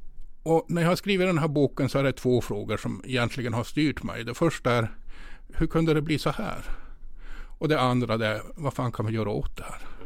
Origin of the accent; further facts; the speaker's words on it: Norrbotten County, Sweden; Tornedalsfinska kallades det också när jag växte upp. Och där växte jag upp och var väldigt idrottsintresserad i min ungdom.